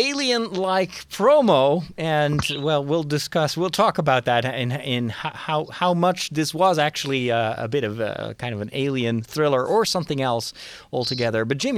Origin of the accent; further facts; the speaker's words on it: Netherlands; English is a second language; I'm from the Netherlands, and we have an international panel.